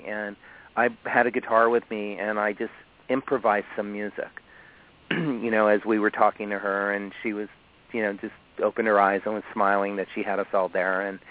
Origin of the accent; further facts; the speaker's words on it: Miami, Florida, United States; I was back in my hometown of Florida, you know, in Miami.